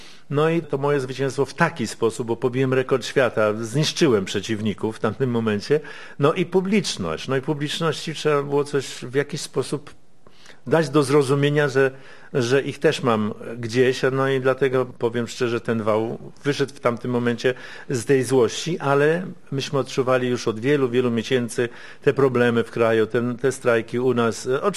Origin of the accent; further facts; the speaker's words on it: Gdynia, Pomeranian Voivodeship, Poland; also born or lived in Šalčininkai, Lithuania; ja jestem z Gdyni. Powiedzmy, ja się tutaj nie urodziłem. Ja się urodziłem pod Wilnem w Solecznikach. Repatrianci przyjechaliśmy, ale przyjechaliśmy do Gdyni i tutaj mieszkaliśmy. Także od małego, czyli przedszkole, szkoły, podstawowa, średnia.